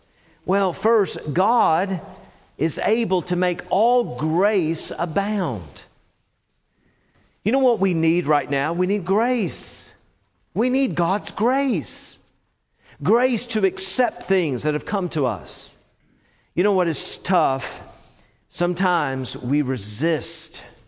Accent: Tennessee, United States; You know what? I grew up in Tennessee, and to be a University of Tennessee fan, a Volunteers, all right, the football and all of that, they're not any good anymore.

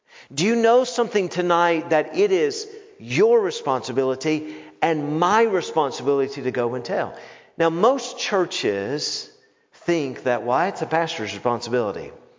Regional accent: Southern United States, United States; I grew up in the South where Easter Sunday historically has been a day where, boy, people dress up.

